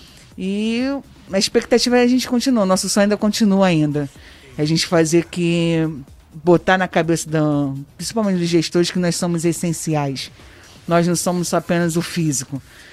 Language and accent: Portuguese; Brazil; Então, né, nós somos brasileiros, né, nós não devemos desistir nunca